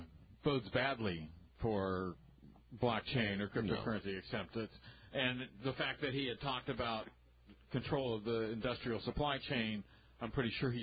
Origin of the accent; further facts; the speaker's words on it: Southern United States, United States; Well, way, way back, I grew up in the South during the days of desegregation in the 60s